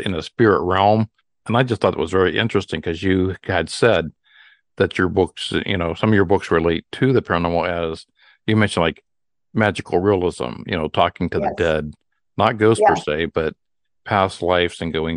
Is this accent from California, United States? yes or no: no; Ohio, United States; It's also exciting when I have guests come on my show from my home state of Ohio.